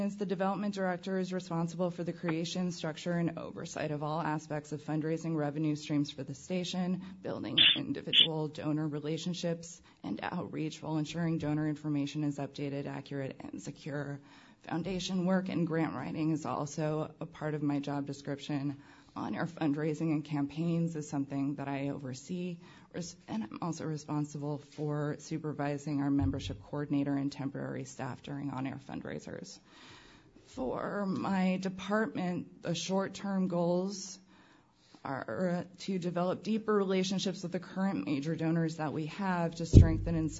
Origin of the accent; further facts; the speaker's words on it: California, United States; I was born and raised in the East Bay